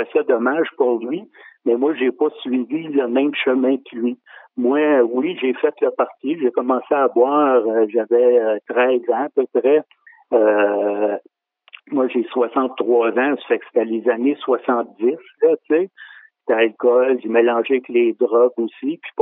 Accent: Quebec, Canada; Moi, je suis originaire de l'Outaouais. J'ai passé mon enfance, adolescence, puis une partie de ma vie jeune adulte dans l'Outaouais.

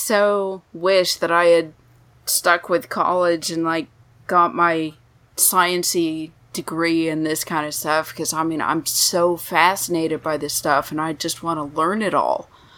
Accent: Denver, Colorado, United States; So I grew up in the Denver area.

